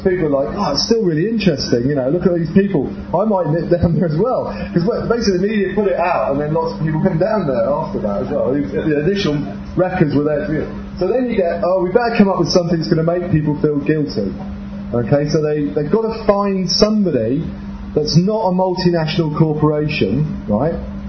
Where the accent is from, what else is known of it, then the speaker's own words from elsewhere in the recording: East of England, United Kingdom; Well, I haven't got a white van, but I'm from Essex